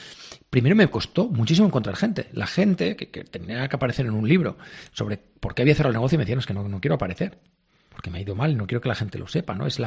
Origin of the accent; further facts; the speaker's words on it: Barcelona, Catalonia, Spain; soy de Barcelona, ¿no? Los catalanes decimos aquí hay que decir prou, ¿no? Que es basta